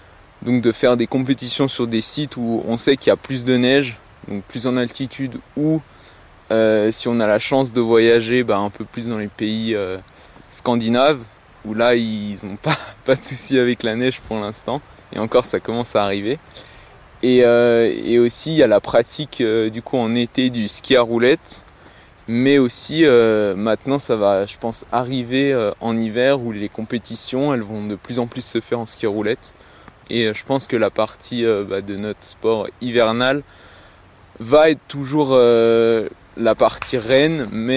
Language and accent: French; Sallanches, Auvergne-Rhône-Alpes, France; Moi, je suis originaire de Sallanches, donc c'est un tout petit peu plus bas dans la vallée.